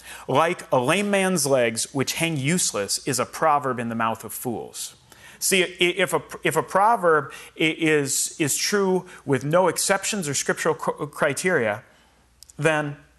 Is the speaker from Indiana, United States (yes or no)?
yes; Indiana, United States; So I grew up in Indiana, and there it was commonly said that Indiana is the crossroads of America.